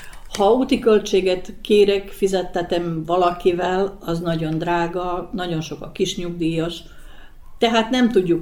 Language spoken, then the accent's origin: Hungarian; Csóka, Vojvodina, Serbia; born there; Az egyetlen kivétel Csóka, ahova eljárunk, mert én csókai születésű vagyok, és valahogy a szívem az hazahúz.